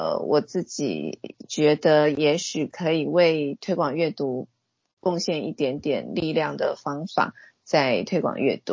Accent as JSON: {"language": "Chinese", "region": "Taipei", "country": "Taiwan", "tie": "born or raised there", "also_born_or_lived": "Yilan", "said": "我其实在宜兰眷村出生，但是 对，但是我很小的时候，幼稚园的时候其实我们就搬到台北了，所以严格来讲我其实一直就是台北人这样"}